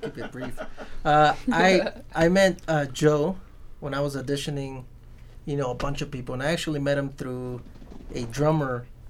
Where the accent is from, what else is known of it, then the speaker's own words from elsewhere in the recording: Mexico; We both speak Spanish, but, you know, I'm Mexican, and he's from Chile.